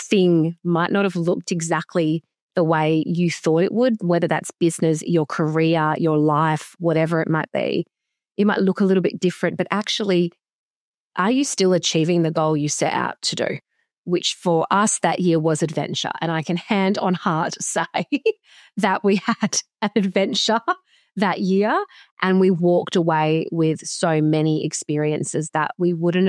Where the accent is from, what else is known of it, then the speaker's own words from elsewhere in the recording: Western Australia, Australia; we were not allowed to come back home to my home state of WA at the time.